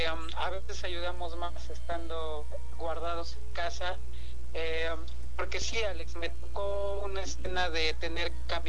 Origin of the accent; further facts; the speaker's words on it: Mexico City, Mexico; born there; muy triste ver Ciudad de México, que pues es donde yo vivo, es donde yo nací